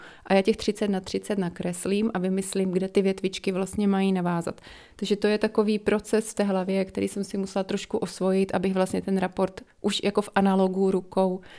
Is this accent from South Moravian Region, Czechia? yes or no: yes; South Moravian Region, Czechia; já jsem spolupracovala s Jihomoravskou komunitní nadací, tam u nás na Podluží